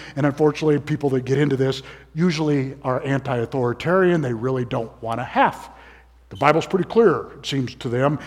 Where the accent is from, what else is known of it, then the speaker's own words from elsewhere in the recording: United States; Well, I'm an American. I never make a mistake.